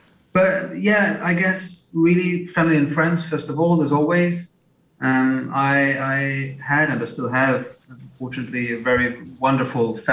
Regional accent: Luxembourg; So I was born and raised in Luxembourg. I'm now 31 years old.

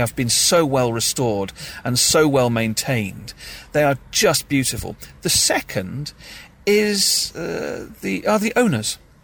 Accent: United Kingdom; moved away as an adult; now in Malta; as a Brit coming here, who grew up in the late 1970s and the 1980s

